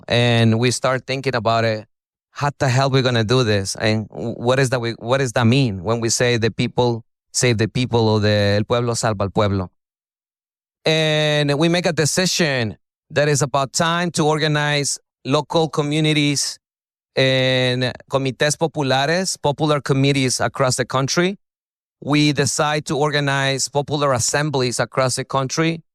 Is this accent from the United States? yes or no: no; Ecuador; moved away